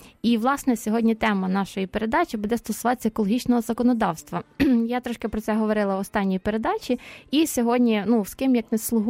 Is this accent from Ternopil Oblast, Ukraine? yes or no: yes; Ternopil Oblast, Ukraine; пан Остап майже земляк мій. Я з Тернопільща, він з Бродів, так. От, і дуже нам легко спілкуватися, тому що у нас навіть українська дуже схожа, що дуже приємно і рідкісно в Києві, так.